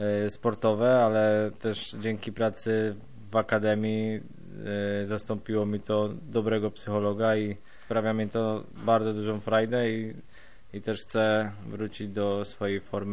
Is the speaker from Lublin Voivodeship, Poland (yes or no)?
no; Gniezno, Greater Poland Voivodeship, Poland; Ja zaczynałem troszeczkę później, bo u nas w Gnieźnie niestety nie mieliśmy takiego szczęścia jak tutaj w Gdańsku